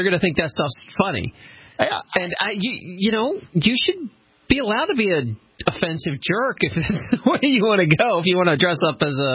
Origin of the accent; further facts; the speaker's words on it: Georgia, United States; Because I know a lot of those guys. I was from Georgia.